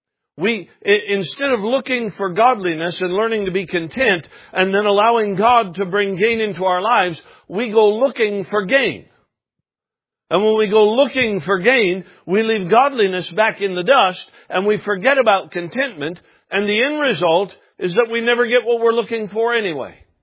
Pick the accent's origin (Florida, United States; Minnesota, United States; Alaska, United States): Alaska, United States; Now, I'm from Alaska, you know that. And Alaska's a unique place.